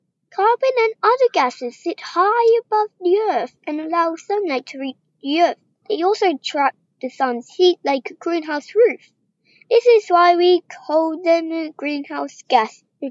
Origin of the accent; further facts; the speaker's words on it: Victoria, Australia; I'm from Australia, Victoria, and next year I'm going to move to Apollo Bay. My page is 19.